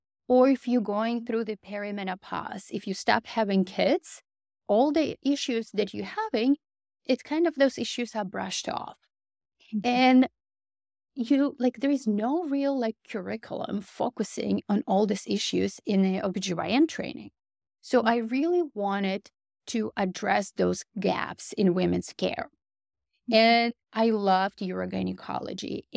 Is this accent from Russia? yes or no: yes; Russia; moved away as an adult; I grew up in Russia and I went into medical school because I wanted to make a difference.